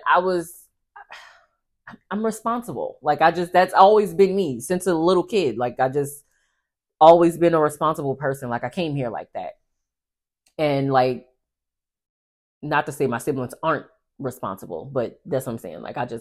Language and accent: English; New Orleans, Louisiana, United States; But I also just feel like that's because of like I'm from New Orleans, so you always got to keep your head on swivel.